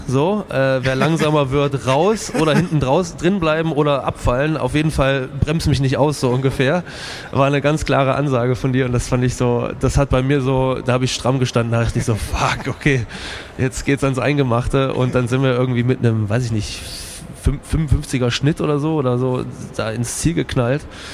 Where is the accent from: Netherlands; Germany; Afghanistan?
Netherlands; sind wir da bei uns in Holland einfach mal 20 Kilometer zum nächsten Camping gefahren